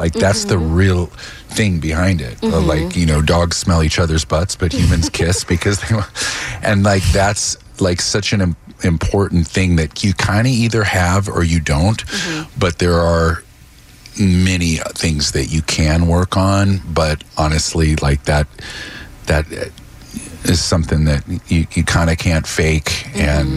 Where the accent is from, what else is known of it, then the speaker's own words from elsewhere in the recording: Omaha, Nebraska, United States; what life was when I was 8 years old and growing up in Omaha